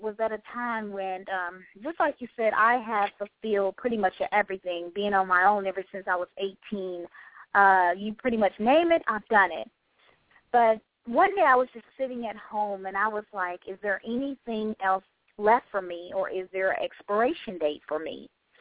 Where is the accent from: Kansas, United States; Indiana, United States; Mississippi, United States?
Mississippi, United States; Louise; also born or lived in Belzoni; Growing up in a rural area of Louise, Mississippi, a lot of your audience probably don't know, but I was born in Belzona, Mississippi, which is the Catholic capital of America.